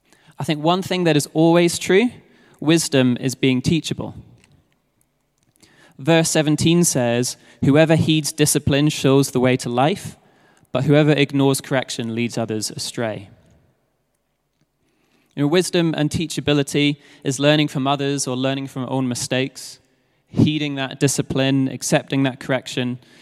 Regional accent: United Kingdom; I'm British and she's American.

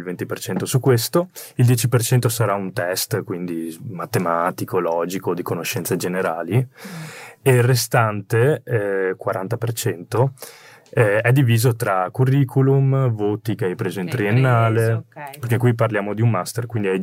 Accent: Conegliano, Veneto, Italy; ho 23 anni, sono cresciuto a Conegliano, qui, dove ho fatto il liceo scientifico

